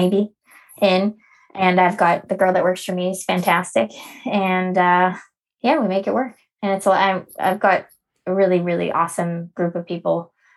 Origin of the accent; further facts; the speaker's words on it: Park City, Utah, United States; I go back to Park City, quite a bit. It's my hometown, which is awesome.